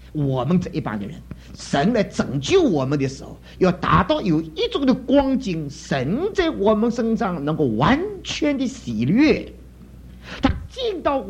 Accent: Shanghai, China; 我们上海人就识相。

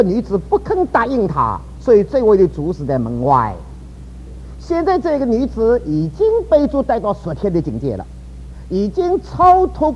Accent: Shanghai, China; 我们上海人是买关子啊

